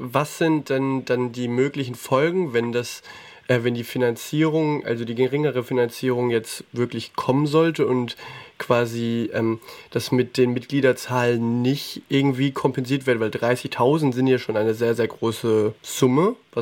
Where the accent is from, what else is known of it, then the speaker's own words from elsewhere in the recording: Bavaria, Germany; ich komme auch aus der Gegend, ich komme auch aus dem Frankenland